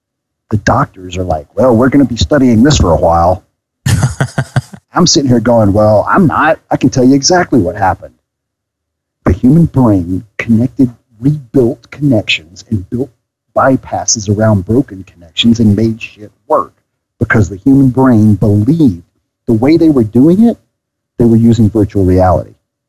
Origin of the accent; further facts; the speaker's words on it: Alabama, United States; I'm not from the West Coast. I was born and raised in Alabama. I lived my formative years in a small town in Alabama